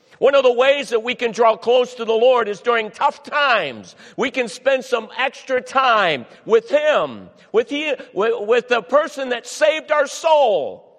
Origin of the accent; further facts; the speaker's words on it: Cleveland, Ohio, United States; I grew up in Cleveland, Ohio, and through the preaching of my pastor, Dr. Roy Thompson